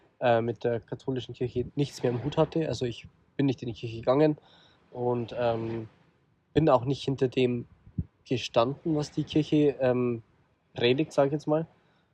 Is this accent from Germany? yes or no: yes; Amberg, Bavaria, Germany; Also in Amberg, in einer kleinen Stadt